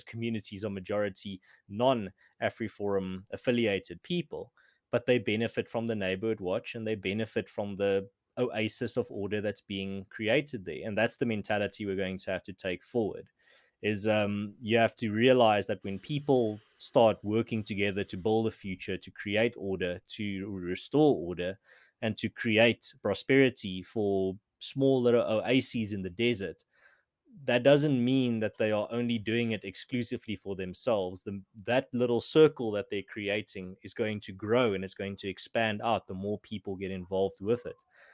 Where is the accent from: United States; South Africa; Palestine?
South Africa; my experience as growing up in South Africa, the people and communities and organizations that I've been exposed to in my short life here